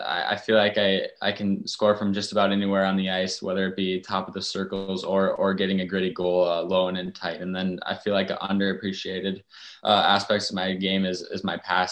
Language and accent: English; Minnesota, United States; just growing up in Minnesota, I always felt like if I ever got the opportunity to play there, that I'd take it in a heartbeat